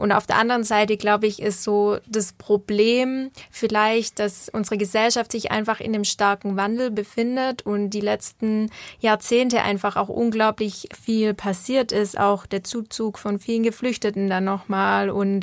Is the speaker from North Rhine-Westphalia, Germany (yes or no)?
no; Baden-Württemberg, Germany; Ich komme aus dem Oberschwäbischen und wir haben den Heiligen Berg, den Bussen nennt sich der.